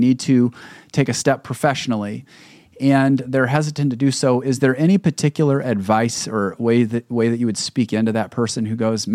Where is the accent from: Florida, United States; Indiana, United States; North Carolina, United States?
Indiana, United States; Fort Wayne; now in Michigan, United States; It's interesting growing up in Fort Wayne, and then I got my business degree at Indiana University and then moved to Chicago and then here in Michigan.